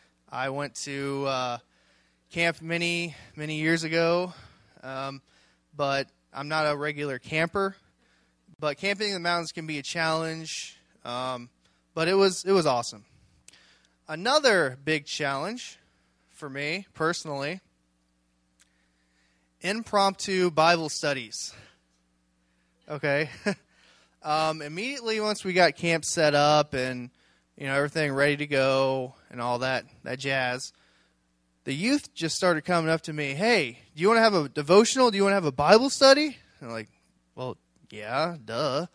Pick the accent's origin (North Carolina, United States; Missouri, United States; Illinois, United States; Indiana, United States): Missouri, United States; Mexico; We're from Mexico, Missouri. We're here. We're getting ready to go on the NYR trip.